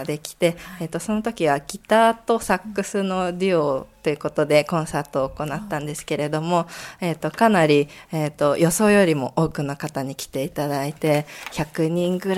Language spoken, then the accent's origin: Japanese; Fujisawa, Kanagawa, Japan; born there; あ、私は藤沢の生まれですね。